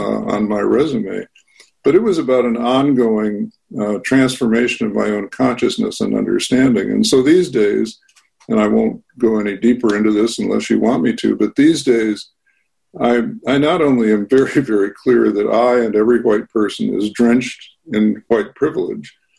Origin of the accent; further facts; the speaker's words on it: Wilmette, Illinois, United States; I'm from Wilmette, Illinois. I grew up in an all-white community where the Jews were two suburbs away.